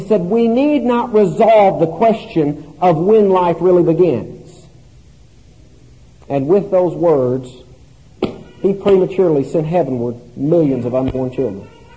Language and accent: English; Tennessee, United States; My home state of Tennessee, we stopped a multi-billion-dollar dam project for an inch-long snail darter fish.